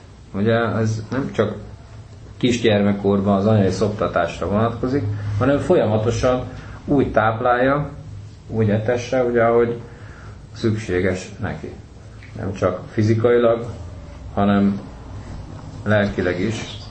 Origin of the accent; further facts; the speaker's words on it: Hungary; az, hogy nagy dolog, az, hogy mi magyarok vagyunk, és hogy Isten ide helyezett bennünket.